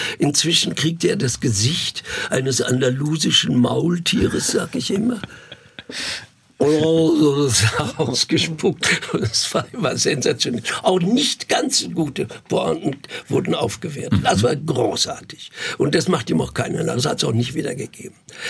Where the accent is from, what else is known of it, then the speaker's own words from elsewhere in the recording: North Rhine-Westphalia, Germany; Ich bin da groß geworden, ich komme halt nicht her, ich bin aus dem Sauerland, aber Ostwestfalen, Niedersachsen, diese Grenzregion, die kenne ich ganz gut. Und da bin ich zur Schule gegangen